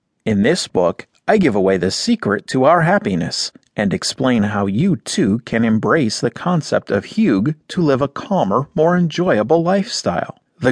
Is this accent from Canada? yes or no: no; Denmark; moved away as an adult; now in New York, United States; Growing up in Denmark, I never knew us Danes were different.